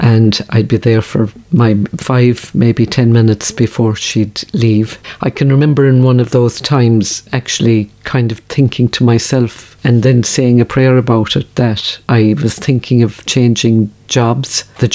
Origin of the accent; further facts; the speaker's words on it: Ardfert, Munster, Ireland; from Bene Ardfert, one of 11. My mum and dad had a small farm